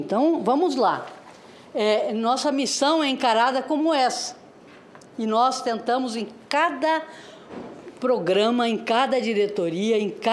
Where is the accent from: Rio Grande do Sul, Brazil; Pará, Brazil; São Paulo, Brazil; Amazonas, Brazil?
São Paulo, Brazil; Santos; venho de uma cidade, de Santos